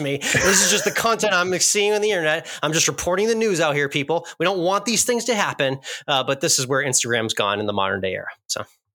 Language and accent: English; Massachusetts, United States; now in Texas, United States; Myself, I came from Massachusetts originally, but got to Texas as fast as I can so I could play golf year round.